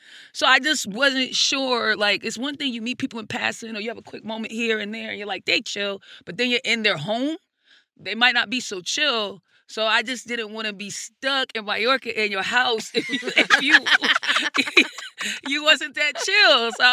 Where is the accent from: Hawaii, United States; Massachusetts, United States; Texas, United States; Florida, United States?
Massachusetts, United States; Boston; I told you that I know how to ski. I'm from Boston.